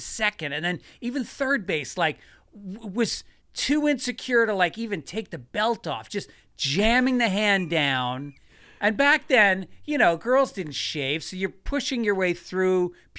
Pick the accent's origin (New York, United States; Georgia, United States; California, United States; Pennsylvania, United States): New York, United States; And I grew up in New York, so we used to drink outside at night in the winter.